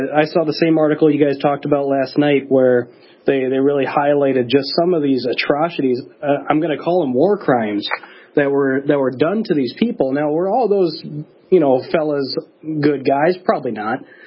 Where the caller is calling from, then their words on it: Minneapolis, Minnesota, United States; because there's not a lot of us here in Minneapolis